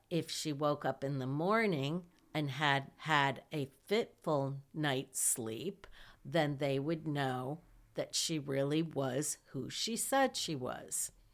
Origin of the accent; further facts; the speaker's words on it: Hillsdale, United States; I grew up in Hillsdale in a small town, and we lived in a small neighborhood, and we had a large yard.